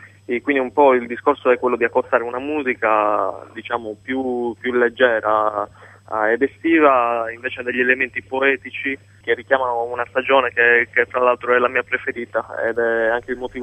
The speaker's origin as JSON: {"language": "Italian", "region": "Sardinia", "country": "Italy", "said": "Io sono molto legato alla mia terra"}